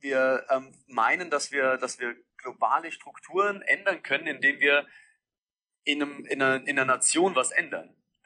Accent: Bavaria, Germany; weil dessen Sprache verstehe ich als Bayer manchmal auch nicht

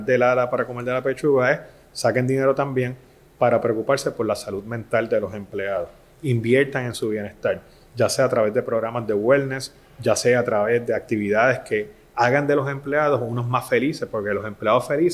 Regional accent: Puerto Rico; estabilizar también nuestra salud mental como puertorriqueño

